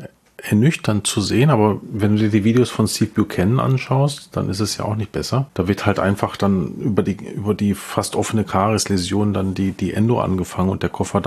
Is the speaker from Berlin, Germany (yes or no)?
no; North Rhine-Westphalia, Germany; Ich komme ja aus dem Ruhrgebiet